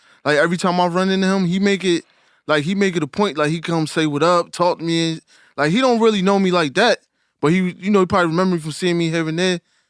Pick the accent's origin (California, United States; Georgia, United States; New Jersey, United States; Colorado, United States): New Jersey, United States; also born or lived in New York; So I'm originally from Jersey, and then New York, my second home.